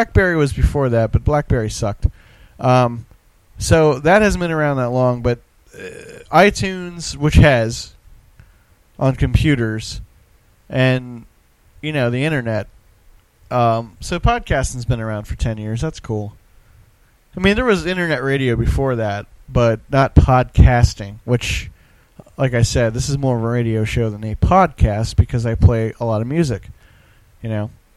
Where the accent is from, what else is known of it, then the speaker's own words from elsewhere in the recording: Jupiter, Florida, United States; if you happen to be in the West Palm Beach area, Lake Worth, Jupiter, of course, my hometown, props to you, St. Lucie.